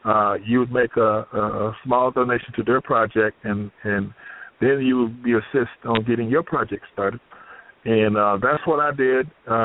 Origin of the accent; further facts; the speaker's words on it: North Carolina, United States; now in Myrtle Beach, United States; and I'm from North Carolina. Moved down to Myrtle Beach about 5 years ago and been actively involved in the community since that time.